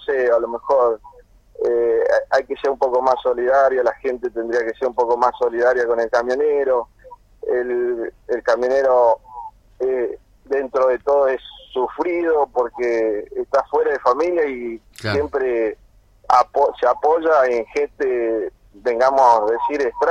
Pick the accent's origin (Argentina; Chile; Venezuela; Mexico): Argentina; Tartagal, Salta; hoy en día salí de mi pueblo Tartagal, Salta, y estoy hace 4 años en una firma como espiadro